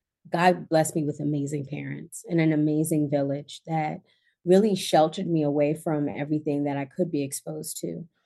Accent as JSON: {"language": "English", "town": "Baltimore", "region": "Maryland", "country": "United States", "tie": "born or raised there", "said": "Well, growing up in Baltimore definitely builds character."}